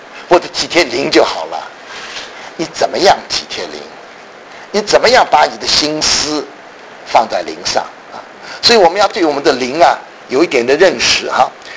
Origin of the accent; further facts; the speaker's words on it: China; 这个我们中国人其实都很注意这一点，其实我们都有这个经验，就是我们的良心。